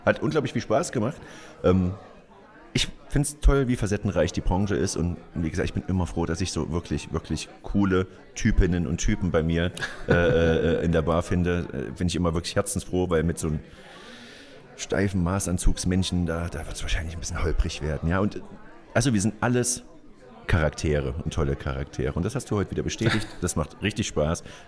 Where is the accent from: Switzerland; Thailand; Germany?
Germany; Erfurt, Thuringia; Man hat bloß halt einfach keinen Bock. Ja? als Erfurter jetzt.